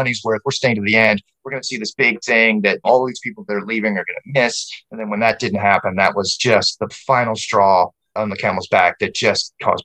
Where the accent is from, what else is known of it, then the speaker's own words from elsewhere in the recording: New York, United States; but also just growing up in New York, you know, just hearing so many stories about the original